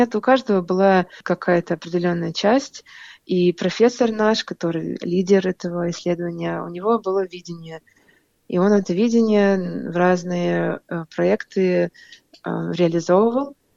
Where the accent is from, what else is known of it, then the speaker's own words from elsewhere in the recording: Moscow, Russia; moved away as an adult; also born or lived in Sydney; now in Perth, Australia; Я из Москвы. Приехала сначала в Сидней, жила 5 лет в Сидней. Закончила аспирантуру и получила очень интересное предложение по работе. И сейчас я живу в Западной Австралии, в Перте.